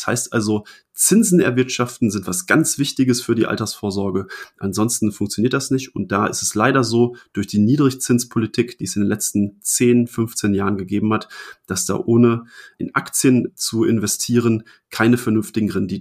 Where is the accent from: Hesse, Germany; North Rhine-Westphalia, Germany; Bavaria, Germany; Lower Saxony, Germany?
North Rhine-Westphalia, Germany; now in Münster, Germany; in meiner Heimatstadt, ich komme aus der Nähe von Bielefeld